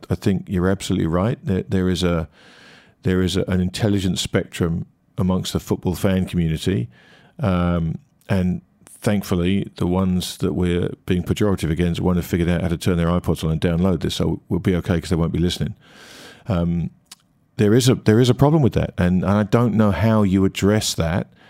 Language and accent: English; United Kingdom; as I grew up in Britain, the culture was always finding things in people to make fun